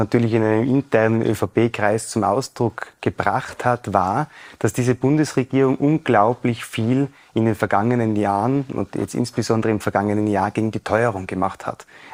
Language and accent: German; Innsbruck, Tyrol, Austria; Also ich bin Innsbrucker und bin auch schon wieder da.